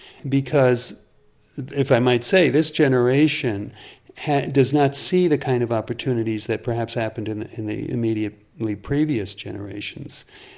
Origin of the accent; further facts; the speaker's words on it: New York City, New York, United States; Originally, I'm from New York City.